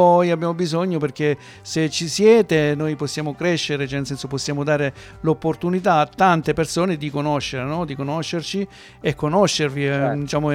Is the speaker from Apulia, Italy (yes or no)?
yes; Galatina, Apulia, Italy; Eh sì, io sono di Galatina, un paese vicino